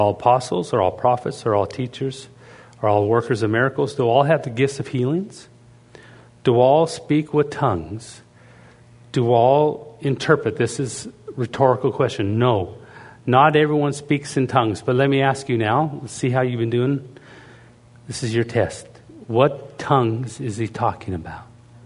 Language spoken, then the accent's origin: English; Canada; I'm Canadian. We don't speak Canadian. We speak English with Canadian accent.